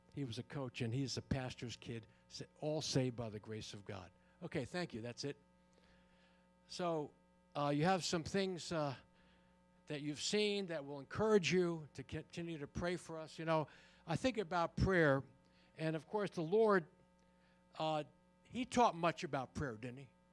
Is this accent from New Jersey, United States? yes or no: yes; New Jersey, United States; I'm from New Jersey, so excuse me.